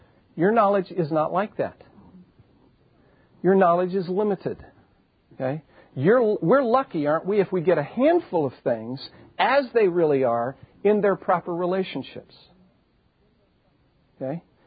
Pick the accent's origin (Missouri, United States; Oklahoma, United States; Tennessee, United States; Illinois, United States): Illinois, United States; Chicago; I grew up near Chicago. I possess knowledge of the city of Chicago.